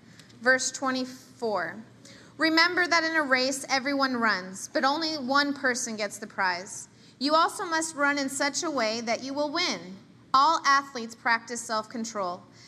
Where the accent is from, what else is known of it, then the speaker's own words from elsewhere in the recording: Washington, United States; now in Texas, United States; I'm from Washington, and they think I'm a foreigner when I go back.